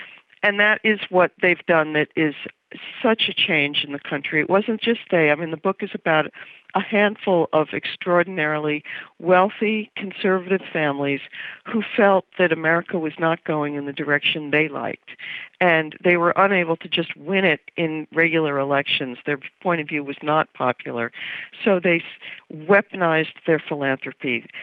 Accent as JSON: {"language": "English", "town": "New York City", "region": "New York", "country": "United States", "tie": "born or raised there", "lives_now": "Washington, United States", "said": "I grew up in New York. I now live in Washington because I cover politics for The New Yorker, and it's the capital."}